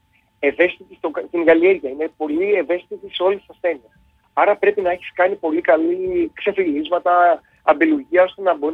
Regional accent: Lixouri, Ionian Islands, Greece; γιατί βλέπει το Λιξούριο, φυσικά που είμαι από το Λιξούριο.

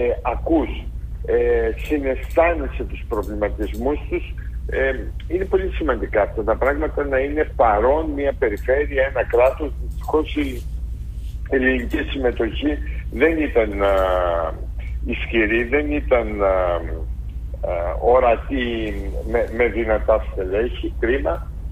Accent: Greece; επειδή είμαστε ως Ελλάδα τώρα, σκέφτομαι ως Έλληνες, σύμμαχοι με τη Γαλλία

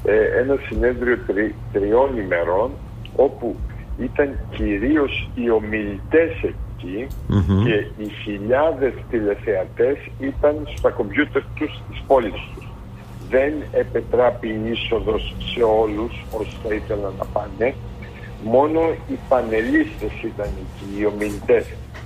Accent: Greece; επειδή είμαστε ως Ελλάδα τώρα, σκέφτομαι ως Έλληνες, σύμμαχοι με τη Γαλλία

